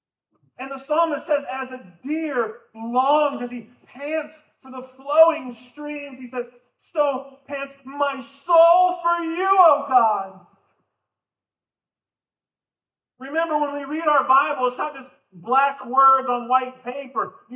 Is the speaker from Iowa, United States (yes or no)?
yes; Iowa, United States; also born or lived in West Virginia; now in Nebraska, United States; I grew up in Iowa. I grew around seeing deer. And when I moved back to Nebraska, I was hoping to see a lot more deer.